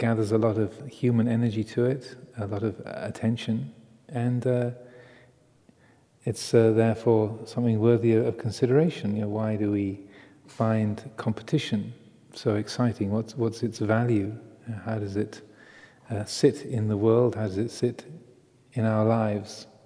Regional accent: United States; oh, I'm American too

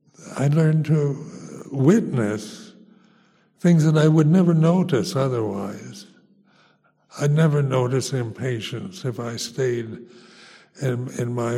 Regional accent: United States; But being an American, Americans don't have much patience.

